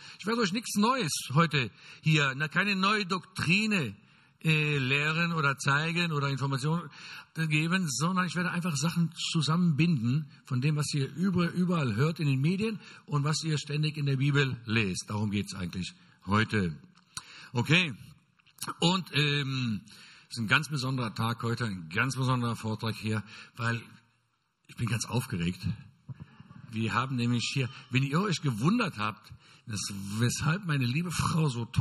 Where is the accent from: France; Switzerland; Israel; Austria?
Israel; also born or lived in Germany; weshalb ich als Israeli Deutsch spreche, das kommt daher, ich bin in Deutschland geboren. Mit 11 Jahren sind wir nach Israel eingewandert und leben dort, seitdem ich 11 Jahre bin, lebe ich dort in Israel, bin dort aufgewachsen.